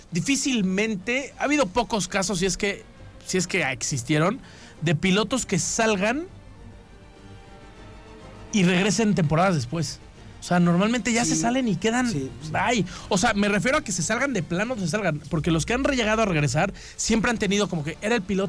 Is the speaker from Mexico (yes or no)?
yes; Mexico; Tú vas a cualquier país del mundo y dices, soy mexicano, y te tiran una buena onda brutal.